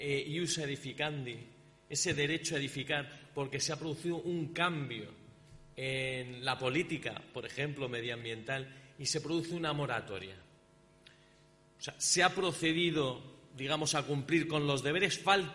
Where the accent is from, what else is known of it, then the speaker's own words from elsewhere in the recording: Granada, Andalusia, Spain; now in Canary Islands, Spain; añoraba un poco el hecho de volver a mi tierra, porque nos vimos en Granada hace unos días, ¿no? Porque como les he dicho, vivo en Canarias, volví a Granada hace unos días